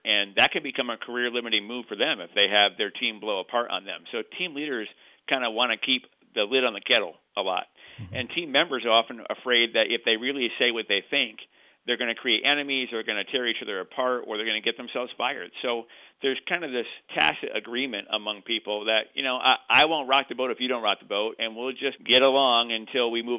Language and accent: English; Northeast, United States; I'm actually from the Northeast originally, but I've been in the Midwest for 25 years, so I'm here for the duration.